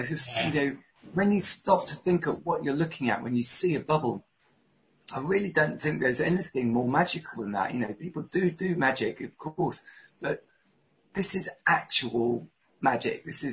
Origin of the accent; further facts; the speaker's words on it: Brighton, South East England, United Kingdom; So I was growing up in Brighton, brilliant place to be a teenager, you know.